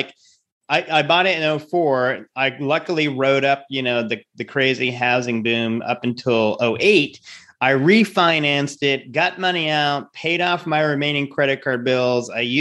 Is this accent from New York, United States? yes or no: no; Rhode Island, United States; Because I'm from Rhode Island, so big store in Rhode Island.